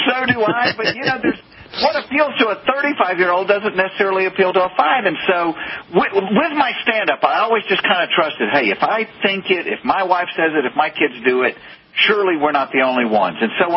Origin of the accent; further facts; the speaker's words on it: the South, United States; accent: Southern; Yeah, I'm not faking this accent. I am from the South.